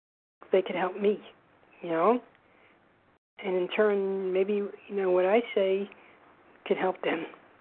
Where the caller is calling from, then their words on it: New York, United States; from New York, Eastern Standard Time.